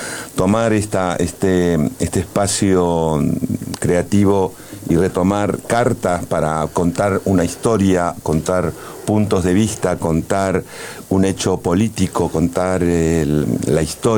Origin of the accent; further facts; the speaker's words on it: La Plata, Buenos Aires Province, Argentina; born there; also born or lived in Cusco, Peru; Yo viví, nací en La Plata, viví en Perú, y cuando me vine de Perú, de Cusco, a vivir a La Plata y a Mar del Plata